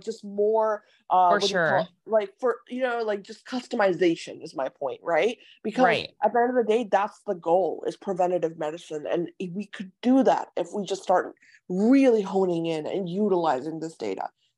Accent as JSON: {"language": "English", "region": "Ohio", "country": "United States", "tie": "born or raised there", "said": "My family is actually in Westchester and I grew up in Ohio as well."}